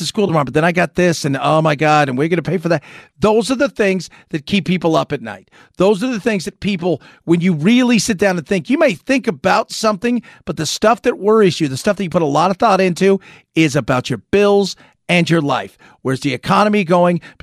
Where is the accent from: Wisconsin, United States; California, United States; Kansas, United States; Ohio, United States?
California, United States; now in Phoenix, United States; Growing up in Southern California, having been to, you know, spent many, much time in the likes of Los Angeles